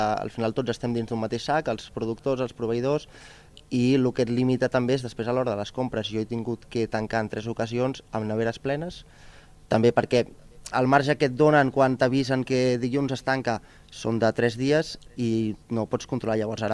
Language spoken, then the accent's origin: Catalan; Barcelona, Catalonia, Spain; jo vinc de Barcelona, i simplement això.